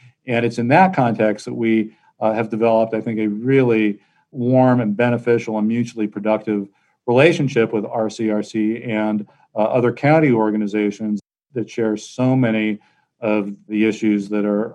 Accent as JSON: {"language": "English", "region": "Arizona", "country": "United States", "tie": "born or raised there", "also_born_or_lived": "Washington, D.C.", "said": "I was born and raised in Arizona, went to law school at Arizona State and somehow took a wrong turn and ended up in Washington, D.C."}